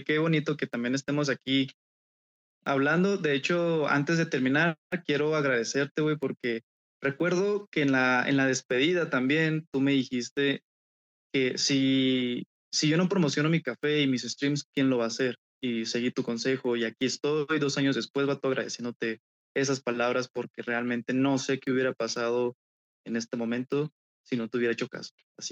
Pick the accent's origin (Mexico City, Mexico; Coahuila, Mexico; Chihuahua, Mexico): Chihuahua, Mexico; pues yo soy de Chihuahua, Chihuahua.